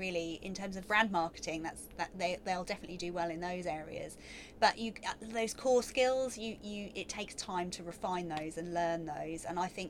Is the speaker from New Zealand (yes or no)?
no; Sheringham, East of England, United Kingdom; You can't beat a Norfolk person. I'm originally from Sheringham